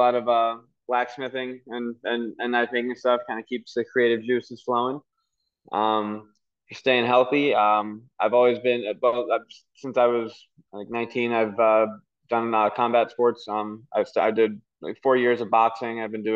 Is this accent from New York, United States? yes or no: yes; New York, United States; Well, no, but only because I quickly follow that up with upstate New York.